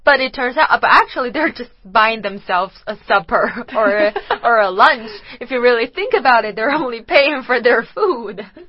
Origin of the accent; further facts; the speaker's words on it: Beijing, China; Me, because I grew up in Beijing, so I would prefer sunny weathers because that's what happens to me every day when I was little.